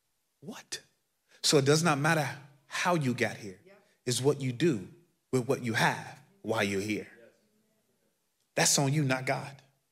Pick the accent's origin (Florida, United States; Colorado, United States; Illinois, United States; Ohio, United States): Illinois, United States; Chicago; I'm from Chicago, born and bred. I don't know, I'm what, 8.5 miles from here on the south side. Grew up in the housing projects.